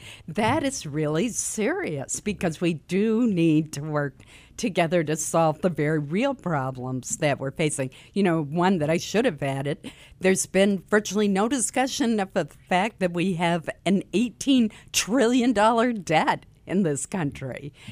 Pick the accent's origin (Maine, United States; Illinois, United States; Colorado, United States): Maine, United States; Caribou; I never would have guessed as a young girl growing up in Caribou that I would have the privilege of representing Maine in the United States Senate.